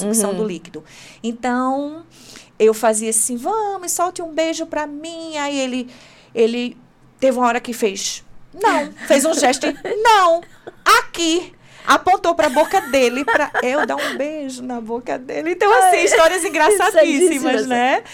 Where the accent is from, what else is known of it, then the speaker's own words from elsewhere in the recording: Recife, Pernambuco, Brazil; Eu lembro de uma história de um médico... muito renomado lá da minha cidade de Recife.